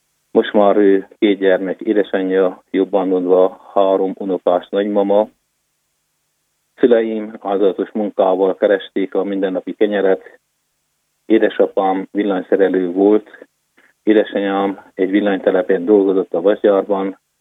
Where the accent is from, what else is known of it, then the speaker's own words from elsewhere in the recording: Szentegyháza, Harghita, Romania; A Csíkszeredai kórházban, de ettől eltekintve én szülőfalumat a Hargita aljában fekvő Szentegyházát tekintem, a régebbi Szentegyházas falut és Szentkereszt bányát